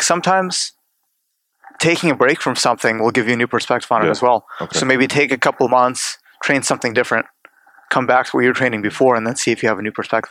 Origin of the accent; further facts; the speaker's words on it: Cleveland, Ohio, United States; Just to visit the family. I mean, I grew up here, so we moved here from Odessa in 92 or something like that.